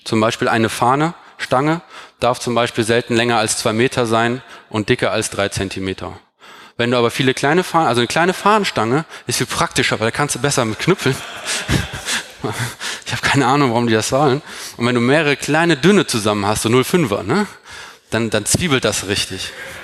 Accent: North Rhine-Westphalia, Germany; Und in Nordrhein-Westfalen, da wo ich herkomme

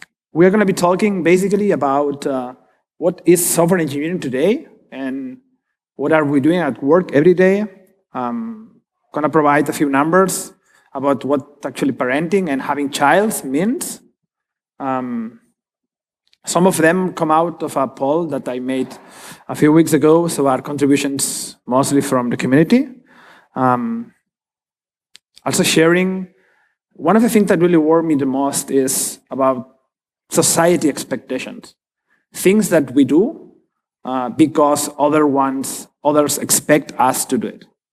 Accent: Barcelona, Catalonia, Spain; English is a second language; I come from Spain. I come actually from Barcelona, and I've been told by many of my German friends I'm the fastest speaker they ever met.

